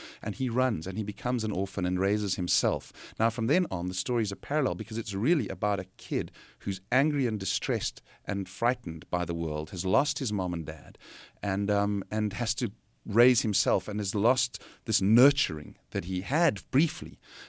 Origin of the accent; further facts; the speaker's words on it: South Africa; one of the pressures we feel as a South African filmmakers